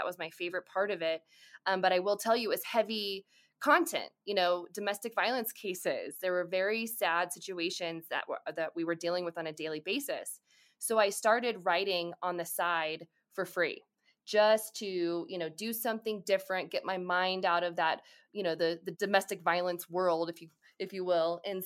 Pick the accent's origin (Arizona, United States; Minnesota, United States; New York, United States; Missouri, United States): Missouri, United States; Kansas City; So I grew up in Kansas City and went to undergrad at the University of Kansas and did journalism.